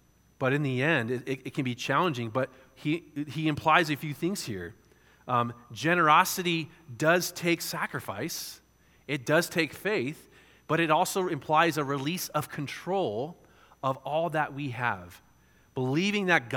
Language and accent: English; San Diego, California, United States; And I'm from San Diego, so that's even worse.